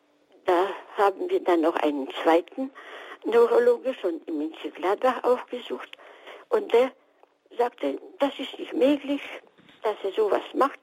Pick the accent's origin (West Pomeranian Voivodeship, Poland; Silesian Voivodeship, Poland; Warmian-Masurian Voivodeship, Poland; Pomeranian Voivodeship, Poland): Silesian Voivodeship, Poland; Ich komme aus Schlesien.